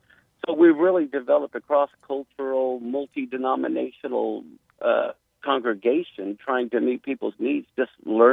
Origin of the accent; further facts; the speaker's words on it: Wichita, Kansas, United States; also born or lived in Washington; I ended up after that going to a Bible college where I grew up in Wichita, Kansas